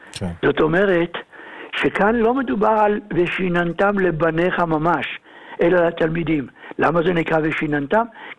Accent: Jerusalem, Jerusalem District, Israel; אני מדבר בירושלים, בבית ישראל, היה רק שני חדרים.

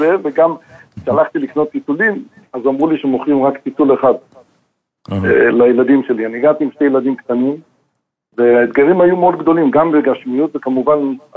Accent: Jerusalem, Jerusalem District, Israel; אני למדתי בחדר חב"ד בירושלים. אמנם כילד ירושלמי נסעתי בגיל צעיר לרבי, ולמדתי שם כעשר שנים.

